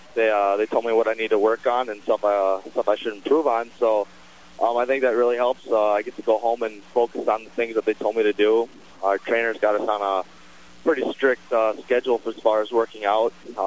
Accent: Stillwater, Minnesota, United States; now in Kearney, United States; I started out in Stillwater, Minnesota. I was recruited by Waterloo. I played there for a season.

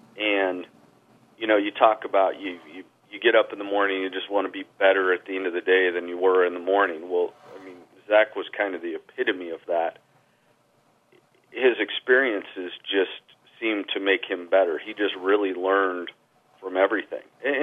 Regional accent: Lincoln, Nebraska, United States; we've been friends since high school, and I grew up in Lincoln

